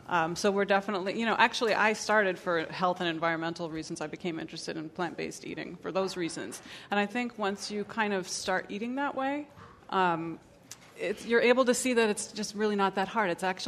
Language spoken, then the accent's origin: English; New England, United States; I grew up in New England eating, you know, corned beef and cabbage and all that stuff that we eat.